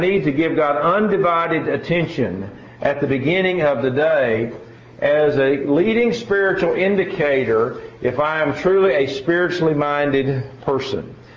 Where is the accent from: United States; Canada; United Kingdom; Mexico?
United States; Tennessee; I'm originally from Tennessee, and happy to say this is my first time to be in Nebraska